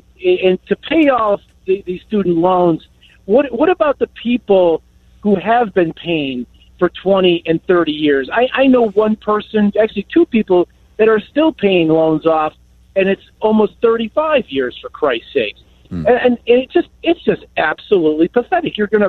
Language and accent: English; Buffalo, New York, United States; You know, actually, I'm from Buffalo, New York, and I'm heading down to New York.